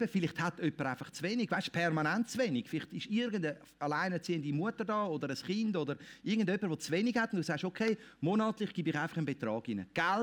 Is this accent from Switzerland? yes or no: yes; Switzerland; Ich meine, wir als Schweizer